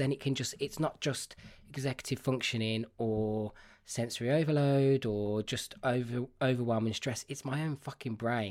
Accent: Birmingham, West Midlands, United Kingdom; I feel like I've got a really common accent. I was brought up in Birmingham, which is, you know, everyone hates the accent anyway

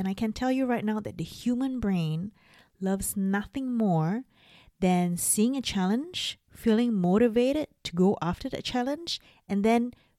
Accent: Singapore; born there; I was born in Singapore. And Singapore does not allow dual citizenship. That means I cannot have two passports from two different countries.

